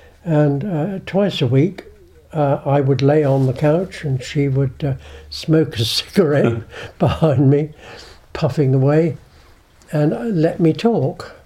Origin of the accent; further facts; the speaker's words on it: Great Yarmouth, East of England, United Kingdom; born there; I was born in Great Yarmouth in Norfolk